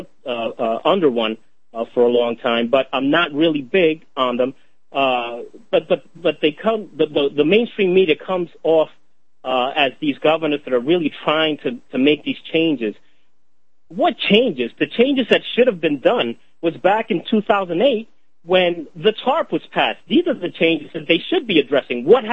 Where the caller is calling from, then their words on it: Florida, United States; Well, like you said … from Florida, from QLPMultimedia.com.